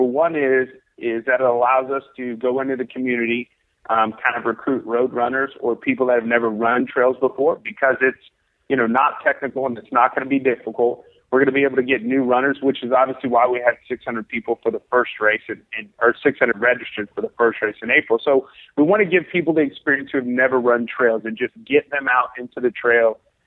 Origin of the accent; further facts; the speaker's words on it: Houston, Texas, United States; Being that we're from Houston, if we're going to go trail race, other than Rocky Raccoon, which is up in Huntsville, it's about an hour away, we have to travel